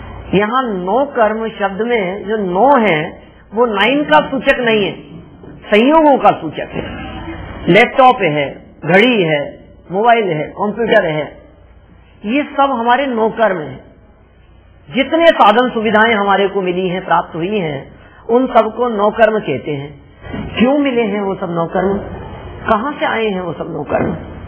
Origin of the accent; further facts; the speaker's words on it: Rajasthan, India; मैं राजस्थानी हूँ तो इसमें मेरा क्या कसूर है, गुजरात में जन्म होता तो गुजराती हो जाता।